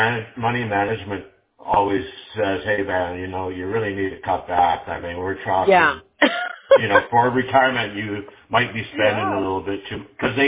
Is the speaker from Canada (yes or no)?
yes; Canada; now in United States; because I'm a Canadian. I'm still a Canadian